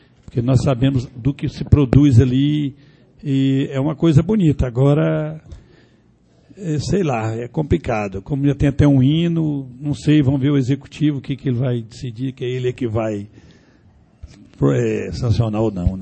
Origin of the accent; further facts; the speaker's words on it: Brazil; É uma maneira de expressar. Mas a bandeira nossa é a do Brasil. Nós somos brasileiros.